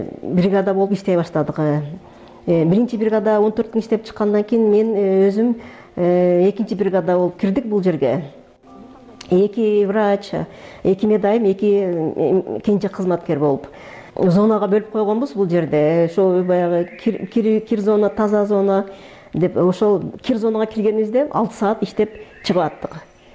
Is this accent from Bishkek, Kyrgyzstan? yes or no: no; Batken, Batken Region, Kyrgyzstan; born or raised there